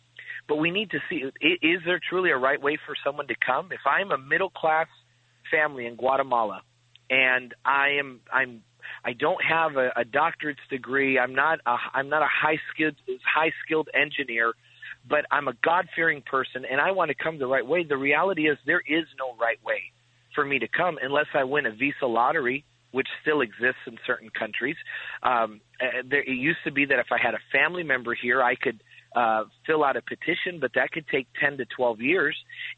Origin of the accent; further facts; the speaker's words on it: Chicago, Illinois, United States; I was born and raised in Chicago.